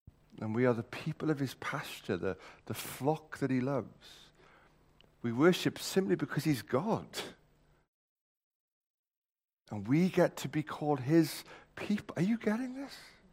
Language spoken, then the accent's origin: English; Wales, United Kingdom; I'm saying this as a Welshman